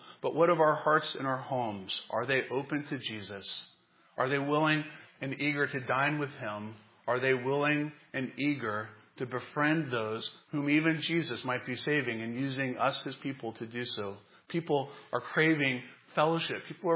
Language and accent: English; Southern United States, United States; I'm from the South.